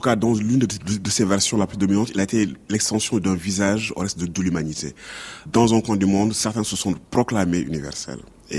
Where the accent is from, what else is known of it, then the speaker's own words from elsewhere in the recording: Senegal; Et pourtant, je suis sénégalais, loin des réalités spécifiques de leur